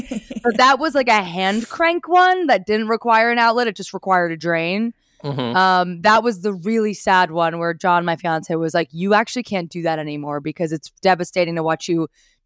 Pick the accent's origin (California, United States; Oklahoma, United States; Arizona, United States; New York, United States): New York, United States; I'm a New Yorker who's never had the privilege of having in-building laundry